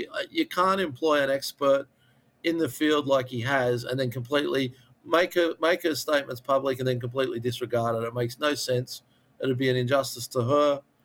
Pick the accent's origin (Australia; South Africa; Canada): Australia; now in United States; Look, I'm the Australian guy that's only been in the country 4 or 5 years.